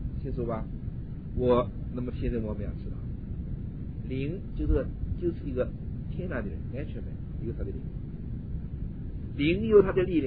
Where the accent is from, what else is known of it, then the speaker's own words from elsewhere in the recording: China; 那我们中国人比武打死人不要赔命的